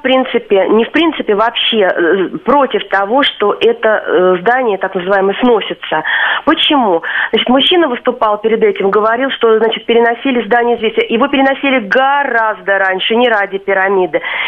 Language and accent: Russian; Moscow, Russia; поскольку я москвич в нескольких поколениях